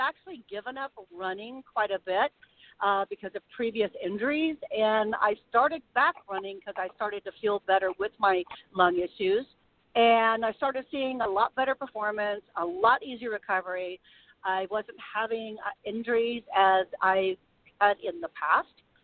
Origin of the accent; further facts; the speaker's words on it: Jacksonville, Florida, United States; I'm from Jacksonville, Florida.